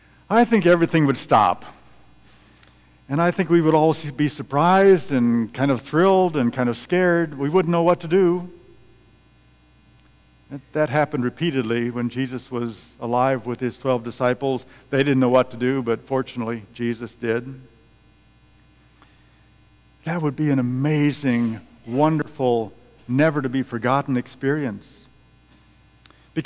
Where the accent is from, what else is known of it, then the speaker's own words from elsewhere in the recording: Carlinville, Illinois, United States; So when I was growing up in Carlinville, I had no idea about the realities of my hometown.